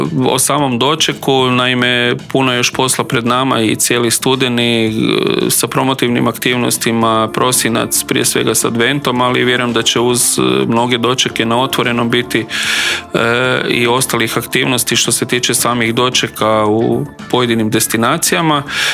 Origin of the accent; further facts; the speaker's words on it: Primorje-Gorski Kotar County, Croatia; S obzirom da ja dolazim sa Kvarnera